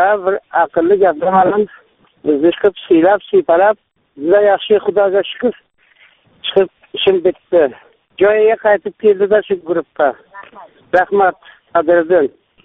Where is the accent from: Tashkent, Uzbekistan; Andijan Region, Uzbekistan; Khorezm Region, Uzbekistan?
Andijan Region, Uzbekistan; Andijan; now in Chelyabinsk, Russia; Men o'zim Andijondanman. Shu Chelyabinskda ishlayapman.